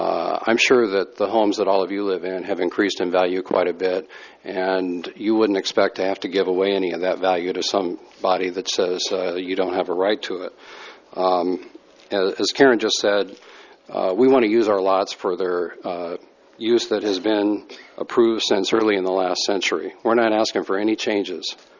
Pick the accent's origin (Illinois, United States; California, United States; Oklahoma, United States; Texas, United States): California, United States; Huntington Beach; I'm from Huntington Beach, and I'm president of United Lot Owners of Cambria.